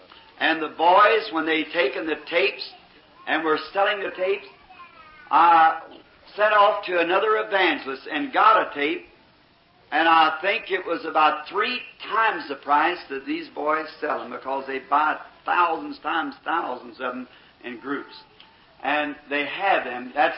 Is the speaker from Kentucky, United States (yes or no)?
yes; Kentucky, United States; born there; I am a Southerner by being born in Kentucky